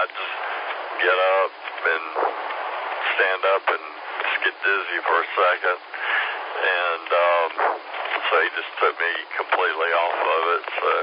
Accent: Greenville, South Carolina, United States; I grew up in Greenville and the Greenville area.

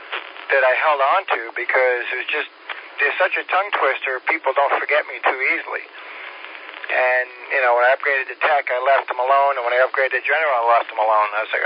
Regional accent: New York, United States; moved away as an adult; No. I grew up on Long Island. I've had my calls for, since the late 80s.

